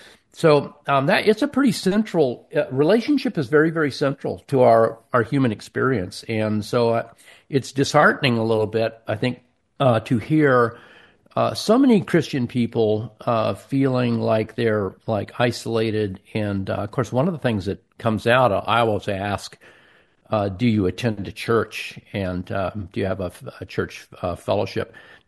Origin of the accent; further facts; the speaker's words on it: Pacific Northwest, United States; I grew up in the Northwest.